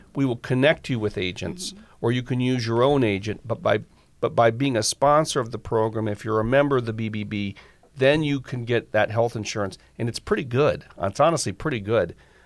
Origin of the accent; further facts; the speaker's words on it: Findlay, Ohio, United States; Well, I grew up in Findlay. I'm from Findlay, Ohio.